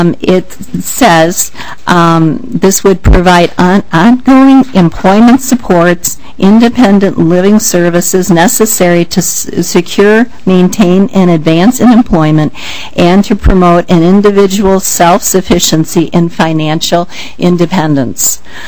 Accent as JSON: {"language": "English", "town": "Rochester", "region": "Minnesota", "country": "United States", "said": "I'm from Rochester, Minnesota."}